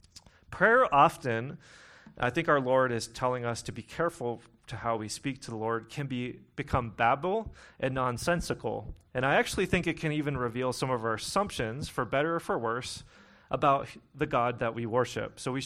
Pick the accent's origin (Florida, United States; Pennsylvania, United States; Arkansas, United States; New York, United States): Pennsylvania, United States; Pittsburgh; Many of you who know me, where I grew up in Pittsburgh, this was yins